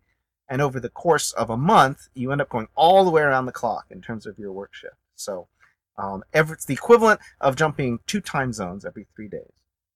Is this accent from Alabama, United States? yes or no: yes; Alabama, United States; also born or lived in Tennessee; Well, I was born in Tennessee, and I grew up in Alabama, and I went to school in Boston.